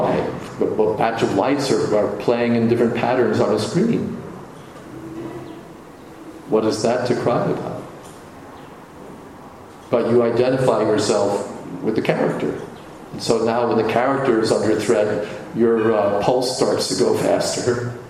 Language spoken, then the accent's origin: English; South Africa; But I identify myself as South African, and therefore when South Africa wins a soccer match, I think, "We won."